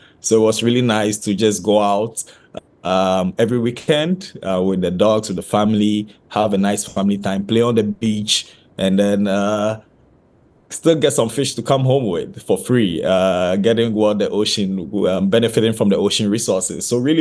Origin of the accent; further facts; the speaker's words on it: Ghana; the childhood that I had growing up in Ghana.